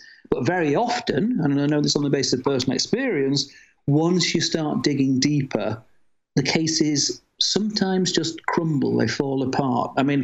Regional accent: United Kingdom; but then again, I'm British.

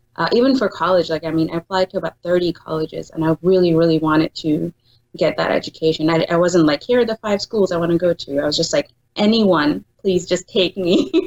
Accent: United Arab Emirates; my parents are Pakistani, but I grew up in the United Arab Emirates okay. in the Middle East.

